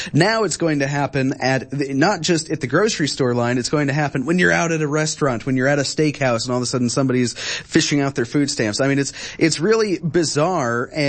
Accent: Wichita, Kansas, United States; I mean, I see this happen in my hometown, Wichita, Kansas, small city.

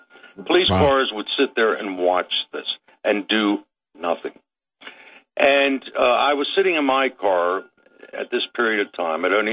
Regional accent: Baltimore, Maryland, United States; Yeah, I grew up in Baltimore City, so did my wife.

